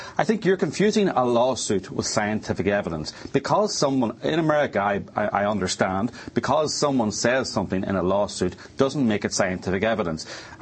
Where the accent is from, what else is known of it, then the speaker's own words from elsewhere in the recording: Ireland; I'm from Ireland, but I've been here studying this for 18 months